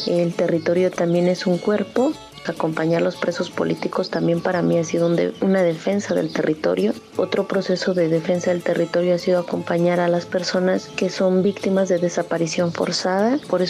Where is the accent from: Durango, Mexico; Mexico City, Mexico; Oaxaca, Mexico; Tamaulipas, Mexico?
Oaxaca, Mexico; Bajos de Coyula; soy originaria de Bajos de Coyula, Santa María, Huatulco, Oaxaca.